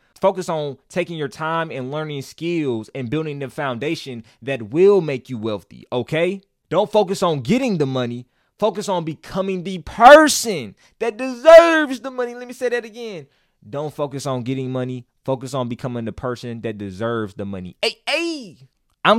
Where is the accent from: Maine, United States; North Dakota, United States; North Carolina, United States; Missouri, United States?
North Carolina, United States; Now, for y'all that know me, I'm from North Carolina.